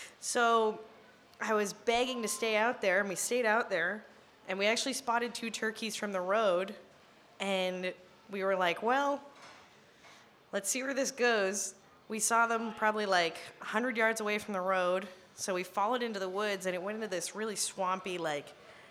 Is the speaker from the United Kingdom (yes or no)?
no; Massachusetts, United States